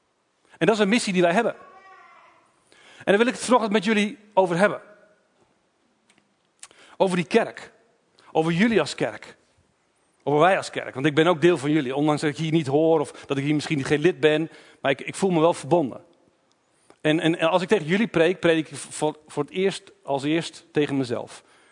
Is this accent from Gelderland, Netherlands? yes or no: yes; Doetinchem, Gelderland, Netherlands; ik ben 43 jaar. Ik kom uit Doetinchem.